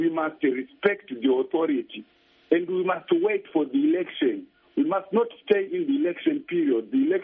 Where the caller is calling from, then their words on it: Kariba, Mashonaland West, Zimbabwe; from Kariba.